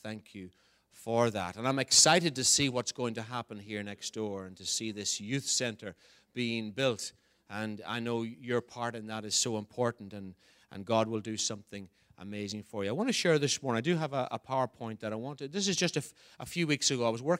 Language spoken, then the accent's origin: English; Ireland; I'm not an American, I'm an Irishman. And I'm proud of being an Irishman